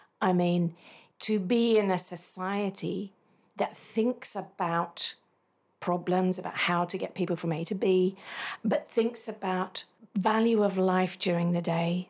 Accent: Australia; moved away as an adult; also born or lived in England; I'm originally from Australia, born there, age 3, went to live in England. My parents decided to do that. And then age 9, we went back to Australia, and then 23, I went back to England, 28, back to Australia, 30, back to England.

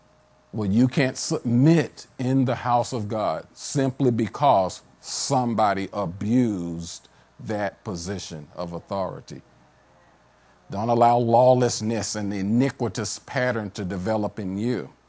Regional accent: the South, United States; I'm from the South. We say them. Mama them, daddy them, cousin them.

